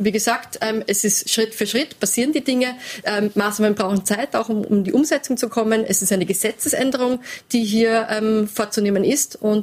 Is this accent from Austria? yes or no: yes; Vienna, Austria; gerade für mich als Wiener Bildungsstadträtin